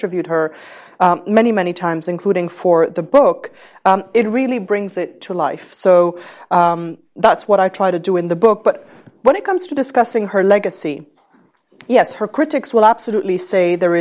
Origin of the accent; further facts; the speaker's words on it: Lebanon; growing up in Lebanon as a very young child, I can see that.